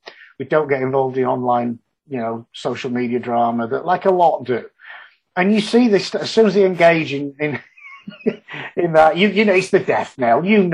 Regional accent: Yorkshire and the Humber, United Kingdom; Well, as I say, I'm a Yorkshireman. I don't believe in subcontracting.

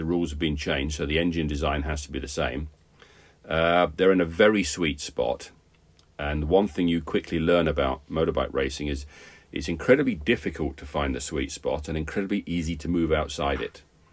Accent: Rugby, West Midlands, United Kingdom; born there; in the town I was born in the Midlands, in Rugby.

